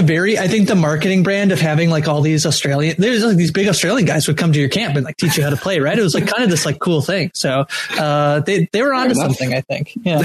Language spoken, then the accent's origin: English; Canada; I'm Canadian